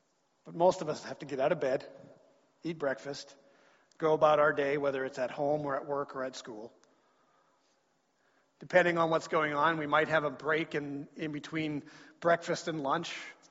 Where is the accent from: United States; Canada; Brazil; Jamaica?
Canada; Creston, British Columbia; I feel like I was lied to as a child, because I grew up in Creston.